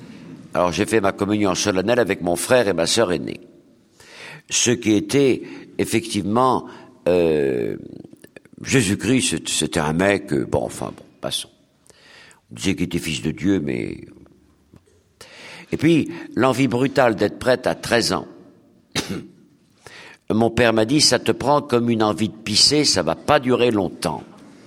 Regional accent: Rochefort, Nouvelle-Aquitaine, France; born there; j'étais en Charente-Maritime je suis né à Rochefort-sur-Mer

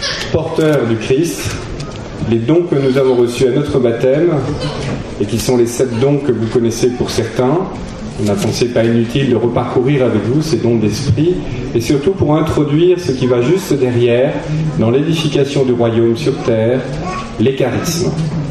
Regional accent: Nantes, Pays de la Loire, France; je suis nantais, je suis dans l'administration sanitaire, vous savez c'est un lieu d'évangélisation. Hein. Aïe, ok, il y en a qui partagent. J'ai 56 ans

